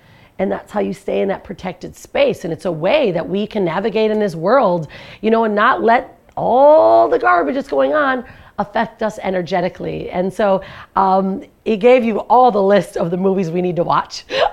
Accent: Detroit, Michigan, United States; also born or lived in Grand Rapids, United States; because I grew up in Detroit and Grand Rapids, like that's where, you know, I played softball as a young person

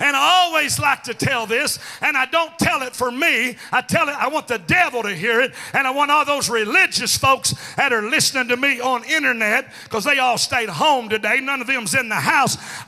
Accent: Arkansas, United States; I'm really glad I'm from Arkansas.

